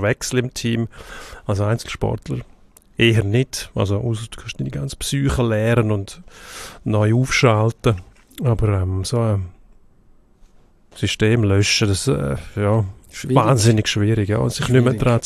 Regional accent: Chur, Grisons, Switzerland; Ich bin aus Chur.

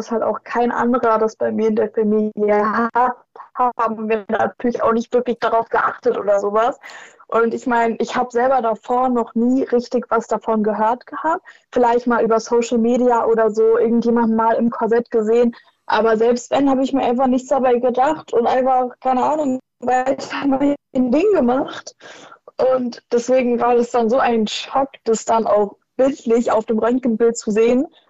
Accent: Wiesbaden, Hesse, Germany; ich bin 16 Jahre alt und ich komme aus Wiesbaden.

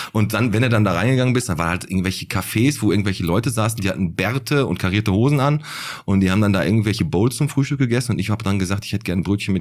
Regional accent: North Rhine-Westphalia, Germany; ich komme aus dem Ruhrgebiet, aus dem Ruhrpott, habe ich gesagt

